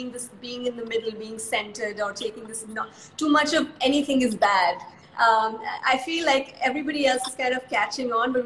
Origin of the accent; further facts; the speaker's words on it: India; as being Indian myself and, you know, we go abroad to all these different, you know, travel consortiums